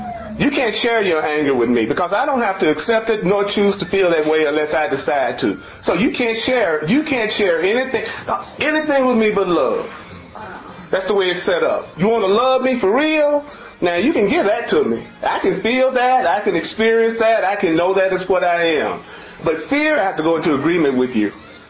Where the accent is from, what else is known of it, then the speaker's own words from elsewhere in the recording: the South, United States; Like I'm from the South, it goes going to get. Yeah, in the South, we try to speed things up.